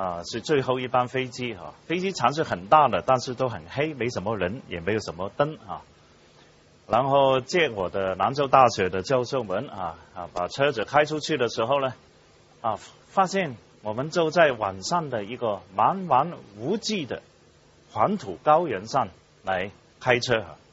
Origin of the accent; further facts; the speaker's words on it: Hong Kong; 事实上我们在香港出生长大的人我们知道自己是中国人